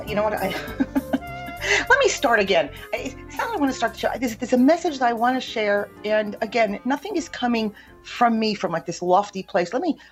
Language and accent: English; United States; born there; I am American born, American by birth, nationality by birth, born in America